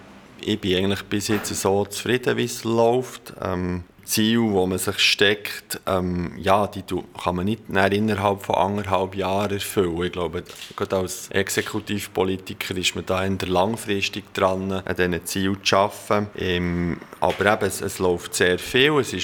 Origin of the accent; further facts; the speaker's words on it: Lyss, Bern, Switzerland; ich bin in Lies aufgewachsen, engagiere mich seit längerer Zeit in der Politik.